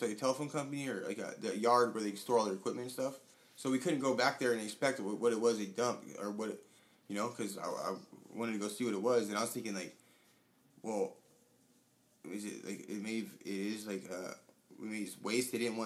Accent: Long Beach, California, United States; Yeah, for a little bit. I'm originally from Long Beach.

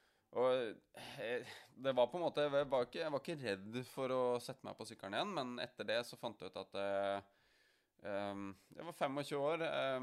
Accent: Kløfta, Akershus, Norway; jeg født og oppvokst på Kløfta, så jeg ganske mye jord I nærheten

